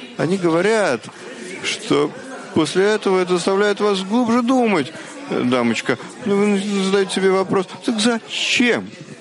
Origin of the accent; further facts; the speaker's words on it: Tel Aviv, Tel Aviv District, Israel; Тель-Авив.